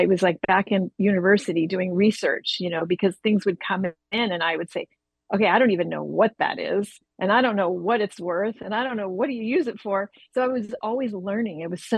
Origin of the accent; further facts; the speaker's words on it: Santa Barbara, California, United States; I grew up here in Santa Barbara